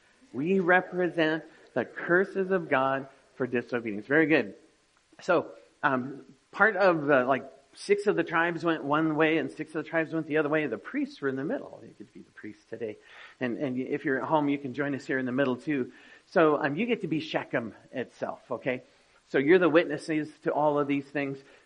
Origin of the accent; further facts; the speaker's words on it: Pacific Northwest, United States; I'm from the Pacific Northwest. If it doesn't have snow on it, it's not a mountain.